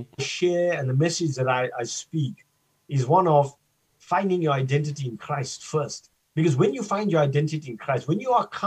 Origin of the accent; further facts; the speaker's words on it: South Africa; I grew up confused in South Africa. You know, am I Indian? Am I South African?